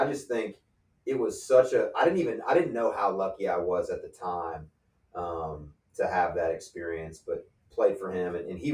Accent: Muncie, Indiana, United States; Grew up Muncie, Indian

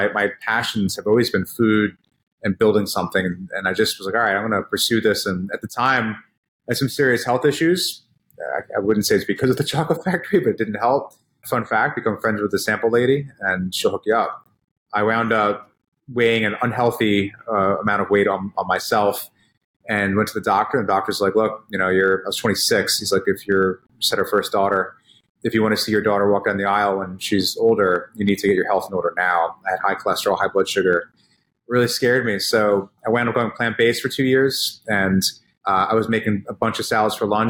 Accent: New York, United States; As a kid growing up in New York, I was able to go to some awesome restaurants

